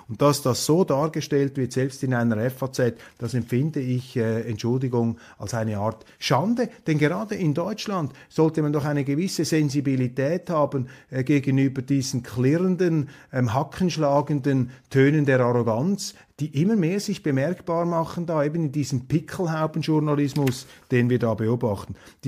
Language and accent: German; Switzerland; als Schweizer beunruhigt mich das, besorgt mich das auch.